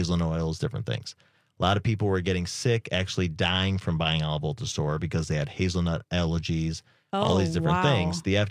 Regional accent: Gurnee, Illinois, United States; Grew up in the Gurnee area between Chicago and Milwaukee, right on the Wisconsin-Illinois border.

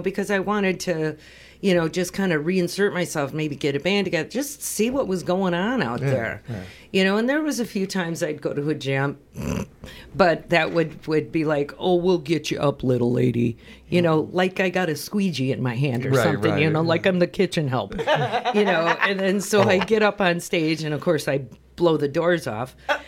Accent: Chicago, Illinois, United States; because I'm originally from Chicago myself.

